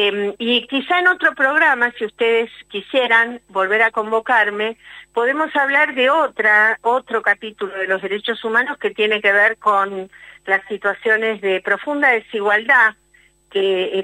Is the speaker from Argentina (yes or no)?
yes; Argentina